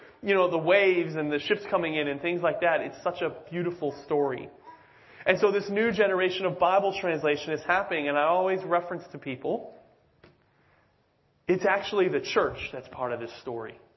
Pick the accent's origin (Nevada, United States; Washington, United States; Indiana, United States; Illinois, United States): Illinois, United States; Chicago; I traveled back to, home to Chicago, back where I'm from Chicago in 2019.